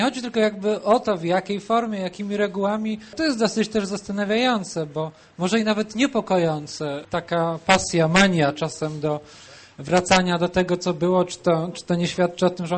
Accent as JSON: {"language": "Polish", "town": "Poznań", "region": "Greater Poland Voivodeship", "country": "Poland", "said": "jako poznaniak"}